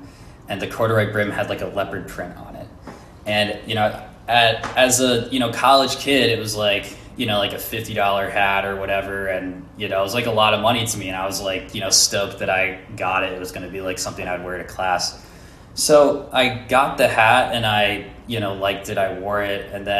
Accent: Philadelphia, Pennsylvania, United States; So I grew up in Pennsylvania in the Philly area

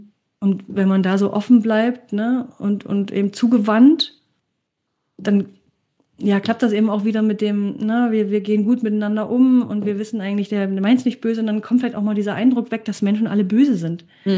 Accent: Germany; wenn ich so ein bisschen zurückdenke an meine Kindheit in der DDR, in so einem Wohnbaugebiet und wo alle aus meiner Klasse auch da in dem Karree lebten

